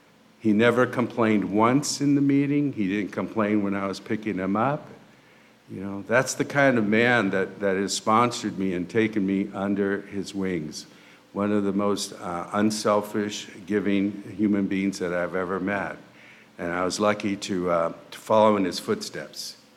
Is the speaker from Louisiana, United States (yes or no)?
no; San Jose, California, United States; also born or lived in Fresno; And I was born in Fresno, but my dad was a chronic alcoholic, and he was run out of town, and we ended up in San Jose, California, and that's where I grew up, in San Jose.